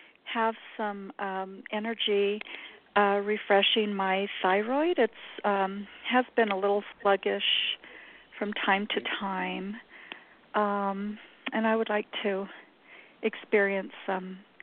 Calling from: New Mexico, United States; Hi, I'm from New Mexico.

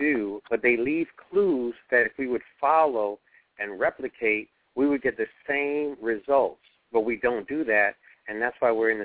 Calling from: Miami, Florida, United States; Okay, I'm calling in from Miami, Florida.

